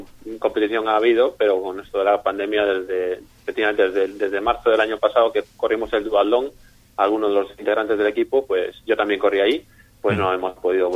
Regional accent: Piélagos, Cantabria, Spain; yo vengo de la zona de Piélagos. De niño corría en el atletismo Piélagos.

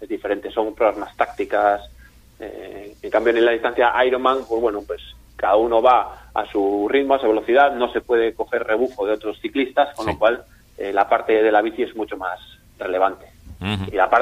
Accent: Piélagos, Cantabria, Spain; yo vengo de la zona de Piélagos. De niño corría en el atletismo Piélagos.

